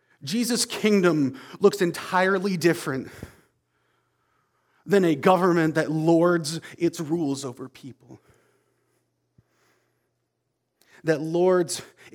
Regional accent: Canada; Realistically, I'm Canadian, I can't even vote.

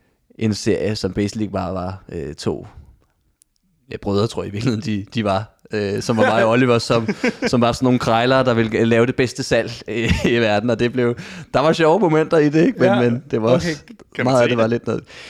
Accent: Hedehusene, Capital Region of Denmark, Denmark; Og så sagde jeg, yes, om jeg er fra Vestegnen.

